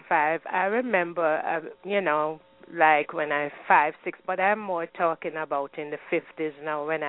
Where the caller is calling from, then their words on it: Long Island, New York, United States; from Long Island.